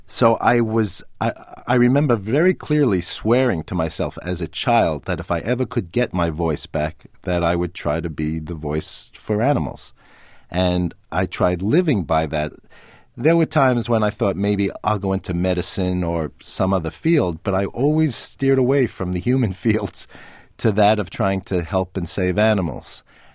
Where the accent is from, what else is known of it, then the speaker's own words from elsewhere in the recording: New York City, New York, United States; because growing up in New York City, I actually never even saw a cow until I went to college in Maryland.